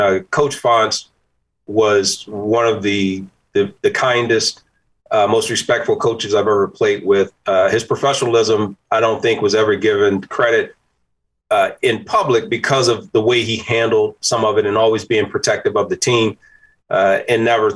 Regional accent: Danville, Virginia, United States; Yeah, Danville, Virginia.

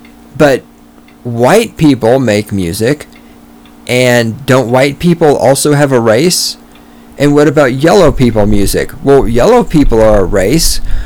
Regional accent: Texas, United States; I know how I got there, because I'm from the South. I know this. Even when I was a kid in the South, in Texas, white people used the word nigger.

